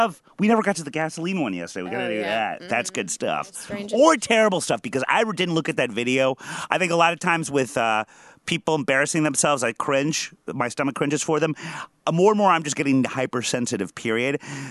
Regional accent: Midwest, United States; Because I'm from the Midwest, and we're just silly with skunks, don't you know?

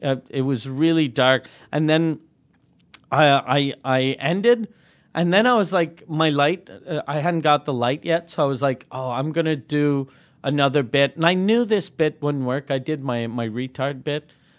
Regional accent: Canada; I'm from Canada.

